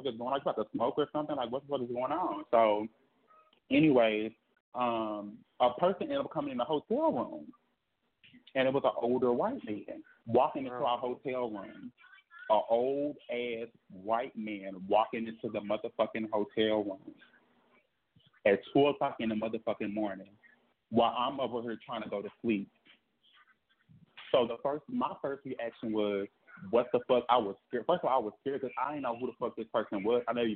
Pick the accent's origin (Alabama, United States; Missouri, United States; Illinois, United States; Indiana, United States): Missouri, United States; I'm from Missouri. I'm not from Chicago. I'm from Missouri.